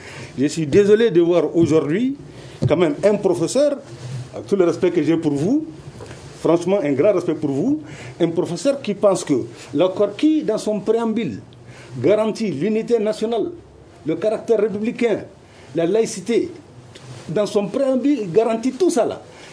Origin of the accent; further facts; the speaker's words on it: Timbuktu, Tombouctou, Mali; Moi, je suis de Tombouctou. Je connais bien, le Nord, c'est 877 000 km², sur les 1 240 000 km² du Mali.